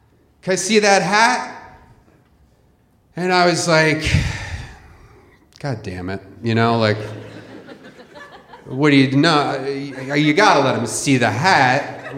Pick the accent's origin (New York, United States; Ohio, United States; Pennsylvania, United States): Pennsylvania, United States; Philadelphia; I was 16 years old. I grew up in Philadelphia. You know, weird kind of neighborhood. It's a weird city still.